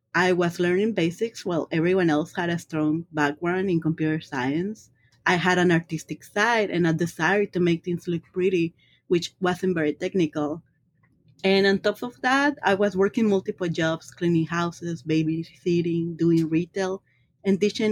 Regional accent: San Francisco, California, United States; I grew up here in the Mission District, and I attended Mission High School back in 2007.

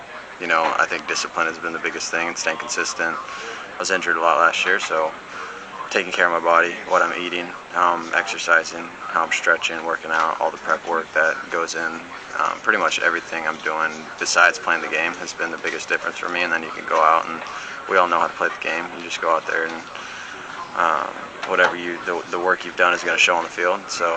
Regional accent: Los Angeles, California, United States; Los Angeles, California.

